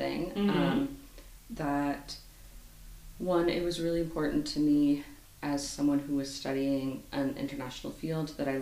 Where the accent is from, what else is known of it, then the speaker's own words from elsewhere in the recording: Houston, Texas, United States; moved away as an adult; now in London, United Kingdom; Growing up in Houston, it's smaller in population than London is, but it is physically massive. It is very spread out.